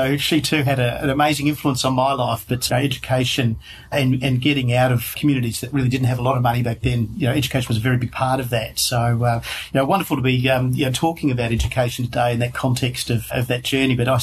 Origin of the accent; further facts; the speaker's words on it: Melbourne, Victoria, Australia; So I'm a Melbourne born and bred. I was raised in a small farming community about 3 hours east of Melbourne.